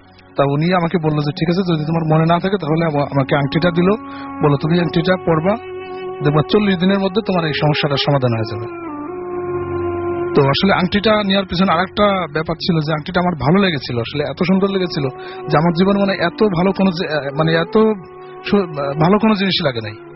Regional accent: Magura, Khulna Division, Bangladesh; মাগুরা থেকে এসেছি।

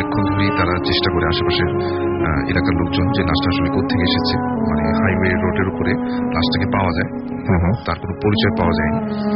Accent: Dhaka, Dhaka Division, Bangladesh; পুরান ঢাকা থেকে এসেছি

